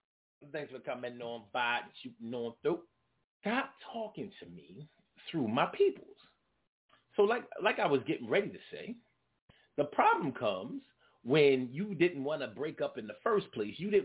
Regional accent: Philadelphia, Pennsylvania, United States; I grew up in Germantown and Pulaski Town around the corner from the building. The building was the projects around the corner, right around the corner from where I live.

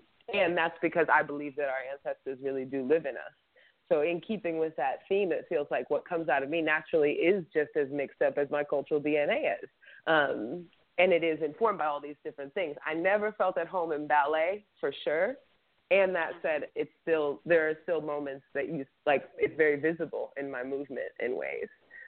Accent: Boston, Massachusetts, United States; No. So, well, I'm from Boston. I just spent

